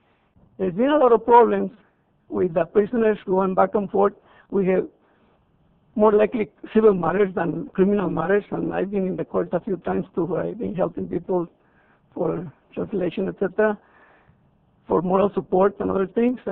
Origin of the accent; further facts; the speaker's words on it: Riverbank, California, United States; Good evening again. … from Riverbank.